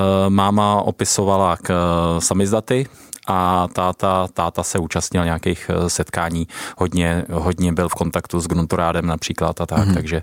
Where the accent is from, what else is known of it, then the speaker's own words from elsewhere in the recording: Prague, Czechia; pocházím z Prahy, narodil jsem se v Praze